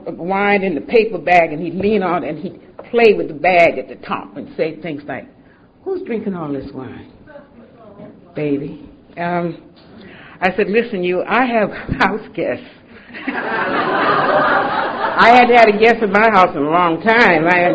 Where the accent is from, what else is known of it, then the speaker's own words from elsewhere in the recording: Atlanta, Georgia, United States; I grew up in Atlanta. I was born in Grady Hospital in Atlanta, Georgia.